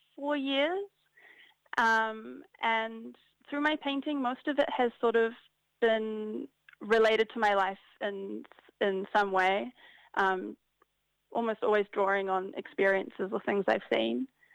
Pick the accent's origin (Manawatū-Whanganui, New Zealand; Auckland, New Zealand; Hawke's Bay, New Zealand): Auckland, New Zealand; I'm a painter from Auckland